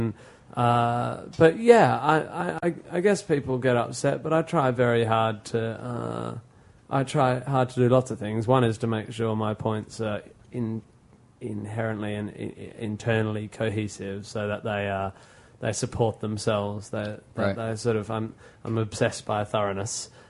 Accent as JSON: {"language": "English", "country": "Australia", "lives_now": "London, United Kingdom", "said": "I mean, I'm Australian, but I live in London."}